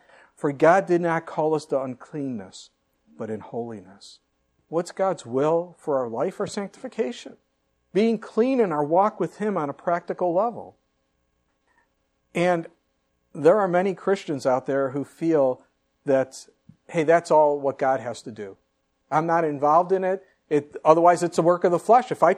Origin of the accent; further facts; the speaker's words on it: Illinois, United States; now in Arizona, United States; and I moved from Illinois all the way out to Arizona.